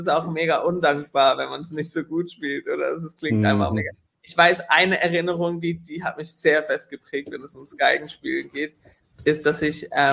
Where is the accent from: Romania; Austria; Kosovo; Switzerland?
Switzerland; Biel, Bern; mit 9 habe ich angefangen, in der Jugendoper mitzuspielen in Biel, in meiner Heimatstadt.